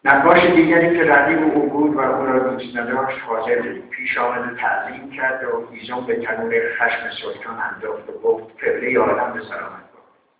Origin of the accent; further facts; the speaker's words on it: Kerman, Iran; بسیار بسیار مدیون فرهنگ عامیانه کرمان و مردم سخت کوش و دوست داشتن یا مهربان و پر از عاطفه کرمان